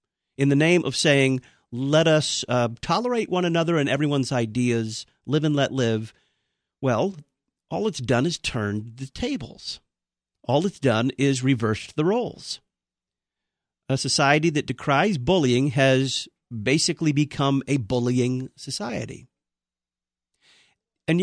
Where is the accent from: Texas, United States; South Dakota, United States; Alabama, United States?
Texas, United States; Texas, my home state